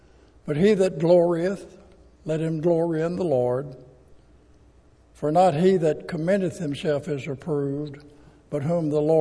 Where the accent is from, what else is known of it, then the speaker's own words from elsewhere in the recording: Arkansas, United States; Well, I was going to tell some stories tonight about when I was growing up in Arkansas, but I don't think I will now.